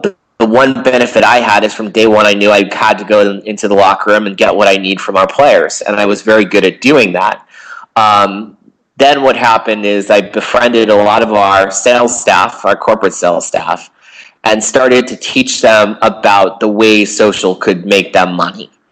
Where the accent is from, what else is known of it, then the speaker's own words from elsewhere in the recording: Boston, Massachusetts, United States; knowing I was from Boston.